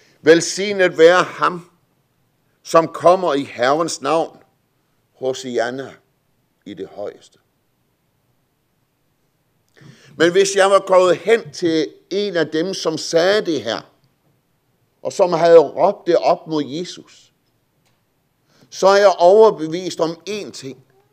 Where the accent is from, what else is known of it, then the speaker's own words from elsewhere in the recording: West Jutland, Denmark; Derhjemme i Vestjylland, hvor jeg er vokset op